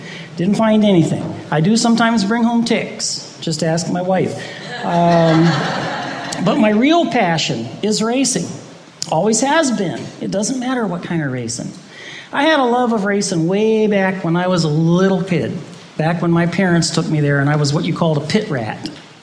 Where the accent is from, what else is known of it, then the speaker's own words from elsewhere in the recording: Barberton, Ohio, United States; Then I heard that my hometown track of Barberton Speedway was opening back up just last year, because it's been closed for a few years.